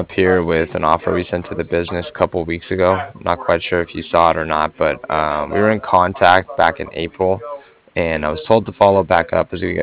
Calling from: Cardiff, Wales, United Kingdom; From Cardiff, yes.

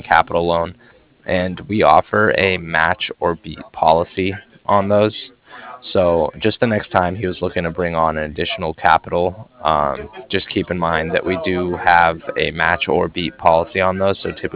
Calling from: Cardiff, Wales, United Kingdom; I was calling from Cardiff

